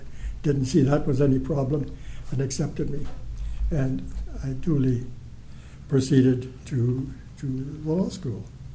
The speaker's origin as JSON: {"language": "English", "town": "Neatpath", "region": "Saskatchewan", "country": "Canada", "tie": "born or raised there", "said": "I was born on a farm in a small place in Saskatchewan called Neatpath. Had a rural school, as we all had, and the rural school that I attended taught grades 1 to 8."}